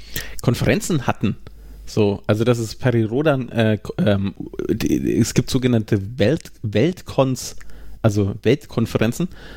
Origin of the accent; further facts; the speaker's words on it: Bavaria, Germany; wir sind ja aus Franken.